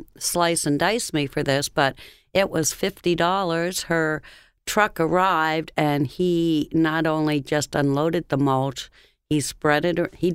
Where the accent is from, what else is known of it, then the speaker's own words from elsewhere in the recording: Canada; now in United States; Oh, absolutely, because I'm originally from Canada and I still have family in Canada.